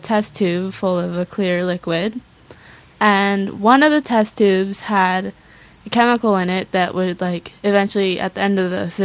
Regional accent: Laytonville, California, United States; Well, I feel like we live in a small town since we're from Laytonville, and everyone's really close.

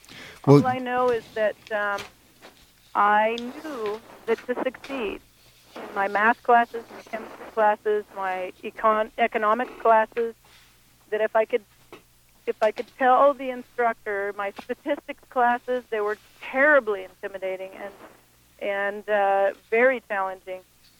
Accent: California, United States; I grew up in Mendocino County and grew up on a small ranch

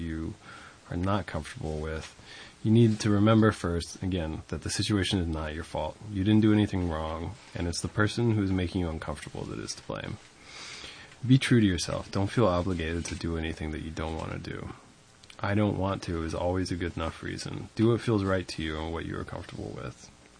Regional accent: Laytonville, California, United States; I grew up in Laytonville, and when I was growing up there, there was, in many ways, a lack of resources for kids to get involved with activities that didn't involve alcohol and drugs.

